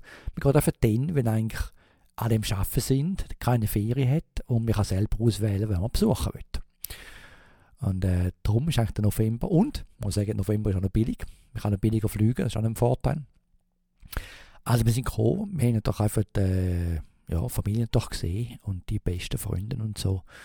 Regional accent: St. Gallen, Switzerland; ich kann nicht als St. Galler auf Bern fast gehen

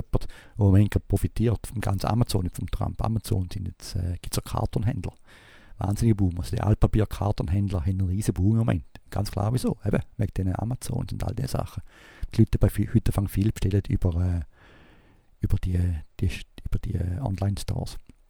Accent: United States; bei uns in Amerika

